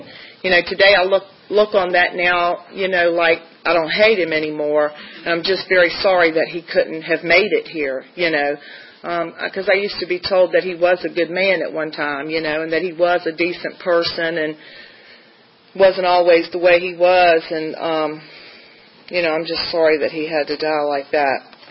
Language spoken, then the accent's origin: English; Virginia, United States; I'm originally from Tidewater, and I'm one of six girls.